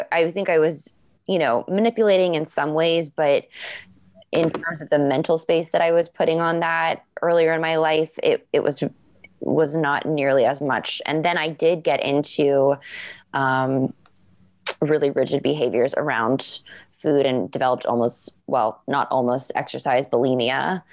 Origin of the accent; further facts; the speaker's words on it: Florida, United States; We had a family cabin up in North Carolina. I grew up in Florida, and just going on hikes with our family when we did that.